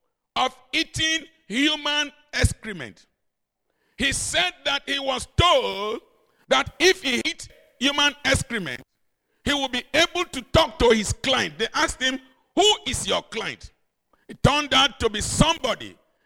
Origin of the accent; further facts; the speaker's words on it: Nigeria; looking at me as a Nigerian, he wanted to underestimate me.